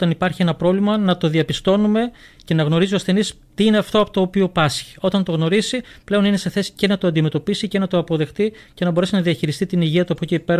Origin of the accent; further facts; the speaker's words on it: Larissa, Thessaly, Greece; Εγώ είμαι από τη Λάρισα, βέβαια.